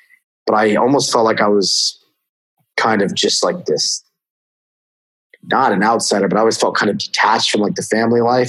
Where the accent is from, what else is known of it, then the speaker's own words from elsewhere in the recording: Houston, Texas, United States; born there; My dad is from New York, and they ended up living in moving to Texas at that time. And I was born in Houston